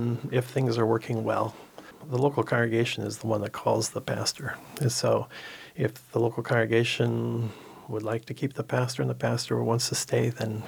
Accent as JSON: {"language": "English", "town": "Kobe", "region": "Hyogo", "country": "Japan", "tie": "born or raised there", "also_born_or_lived": "Tokyo / Hamamatsu", "moved": "as an adult", "lives_now": "United States", "said": "I was born in Tokyo. I lived in Hamamatsu till I was 7, and from then until I came to America at 18, I was living in Kobe."}